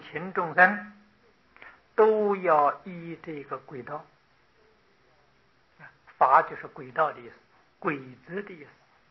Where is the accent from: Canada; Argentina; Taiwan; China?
China; 我们中国人呢把它翻成为经